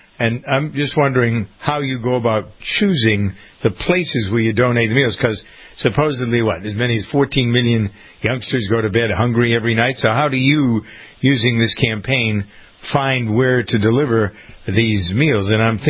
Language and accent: English; United States; Well, I'm an American family farmer as well. I'm a dairy farmer in addition to being a broadcaster.